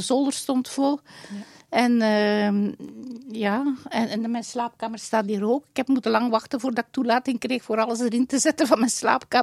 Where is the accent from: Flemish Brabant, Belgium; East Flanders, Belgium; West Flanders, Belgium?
East Flanders, Belgium; Dendermonde; born there; En dat zijn twee reuzen van Dendermonde, mijn geboortestad. Daar ben ik ben mijn hart verknocht in Oost-Vlaanderen.